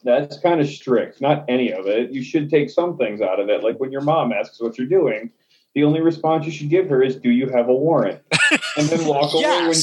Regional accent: Australia; I'm an Aussie. Suck it.

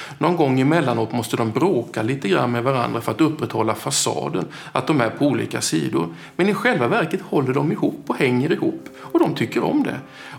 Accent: Småland, Sweden; Jag kom från Småland.

